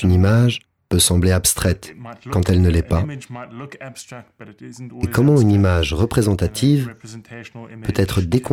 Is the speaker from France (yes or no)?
no; South Africa; je viens d'Afrique du Sud.